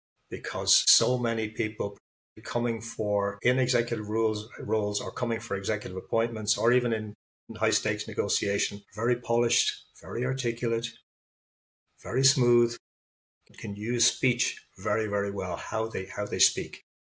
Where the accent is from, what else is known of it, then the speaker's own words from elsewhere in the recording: Ireland; moved away; I grew up in Ireland when it was a very monocultural society. So when I left Ireland, I went abroad